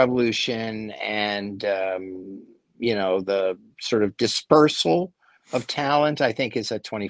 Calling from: Bronx, New York, United States; I'm calling from the Bronx right now.

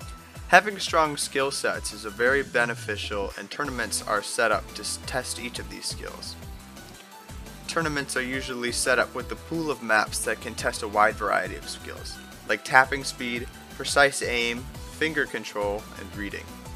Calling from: Wisconsin, United States; I'm recording from May 16th, 2021 from Wisconsin.

